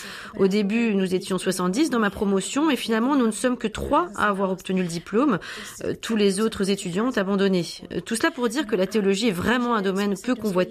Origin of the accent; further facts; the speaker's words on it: Louny, Ústí nad Labem Region, Czechia; Je suis originaire de la ville de Louny, située en Bohême du Nord, qui a une tradition hussite.